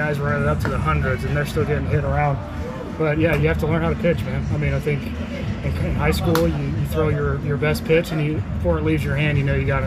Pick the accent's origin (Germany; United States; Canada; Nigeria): United States; San Angelo, Texas; San Angelo, Texas, baby.